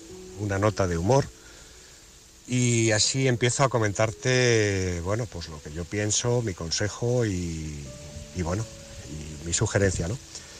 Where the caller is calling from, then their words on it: Alcalá de Henares, Community of Madrid, Spain; Te hablo desde Alcalá de Henares